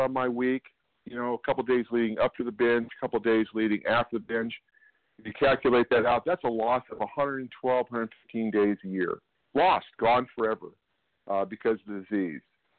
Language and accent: English; California, United States; I'm from Northern California.